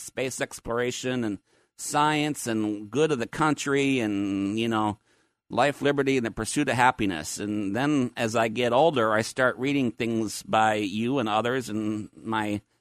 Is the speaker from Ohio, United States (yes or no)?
no; Minnesota, United States; growing up in Minnesota and visiting … down in the southern Fairmont, Minnesota, in the farm